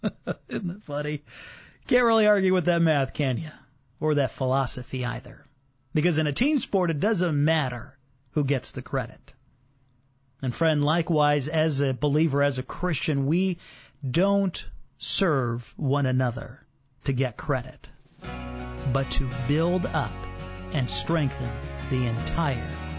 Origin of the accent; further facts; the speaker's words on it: Chicago, Illinois, United States; And I remember growing up in Chicago watching the Chicago Bulls.